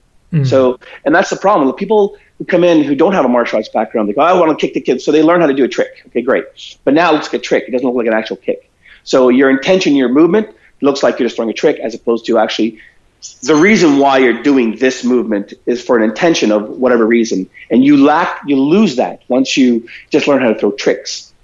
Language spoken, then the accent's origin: English; Toronto, Ontario, Canada; I was born in Toronto, and I grew up in Toronto mainly.